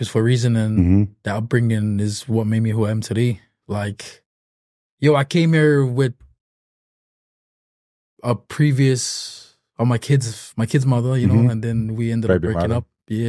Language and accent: English; Nanakuli, Hawaii, United States; I grew up in Nanakuli. This is where I'm from right here. But I grew up in a rough town